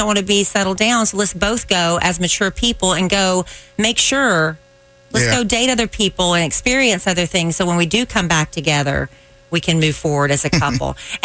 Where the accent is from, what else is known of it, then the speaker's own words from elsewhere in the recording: South Carolina, United States; A friend of mine's son that I grew up with in South Carolina